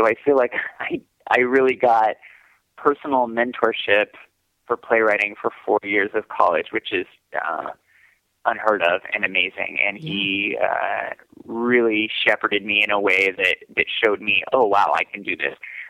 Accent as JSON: {"language": "English", "town": "Phoenix", "region": "Arizona", "country": "United States", "lives_now": "Chicago, United States", "said": "I'm not from Chicago. I'm from Phoenix, Arizona, but I have been here now for almost 15 years."}